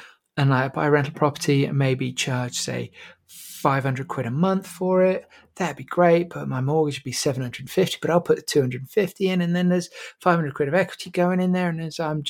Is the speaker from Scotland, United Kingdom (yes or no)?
no; Ludlow, West Midlands, United Kingdom; And so where I grew up in Ludlow, you know, it's generally considered one of the most beautiful towns in England for good reason.